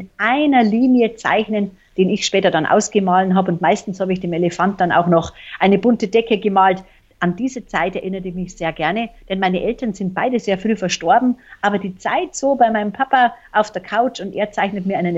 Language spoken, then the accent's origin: German; Bavaria, Germany; accent: Bavarian; Oh, ich komme ja aus Bayern, hört man an meiner Stimme und an meiner Sprache.